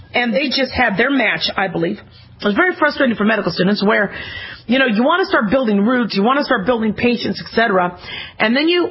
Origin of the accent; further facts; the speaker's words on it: Phoenix, Arizona, United States; also born or lived in Las Vegas, United States; You know, I grew up in Phoenix and I grew up in Las Vegas, and those times, they're not the same times now.